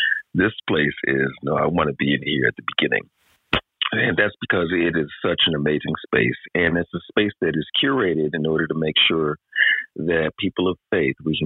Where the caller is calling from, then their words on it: Lakewood, Washington, United States; I am tapping in from Lakewood, Washington.